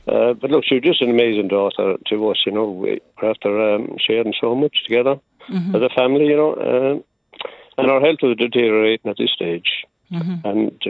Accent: Kilkenny, County Kilkenny, Ireland; Well, we might visit Limerick, but we're from Kilkenny originally.

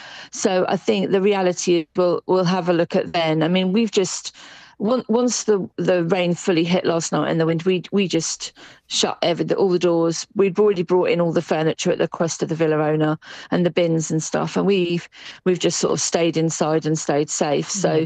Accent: United Kingdom; as British people, we're not used to this level of hurricane.

